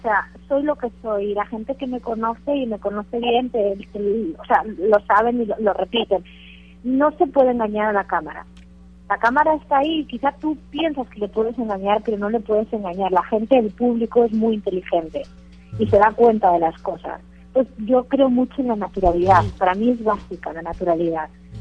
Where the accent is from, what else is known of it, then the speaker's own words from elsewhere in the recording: Pamplona, Navarre, Spain; una cobertura que hice de los Sanfermines, que son las fiestas de mi tierra, de mi ciudad.